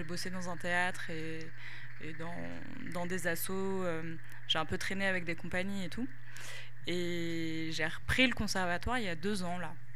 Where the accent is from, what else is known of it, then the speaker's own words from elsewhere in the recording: Laval, Pays de la Loire, France; j'étais au conservatoire dans la ville où j'ai grandi. Et j'ai grandi à Laval, en Mayenne.